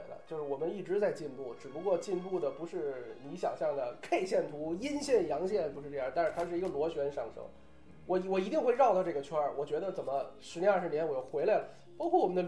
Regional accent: China; 其实对于我们中国人来说，春节是一个团圆的日子。

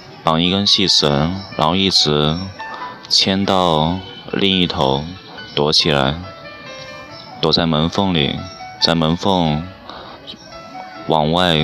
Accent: Ji'an, Jiangxi, China; 我家乡是在南方江西吉安的一个小农村里，

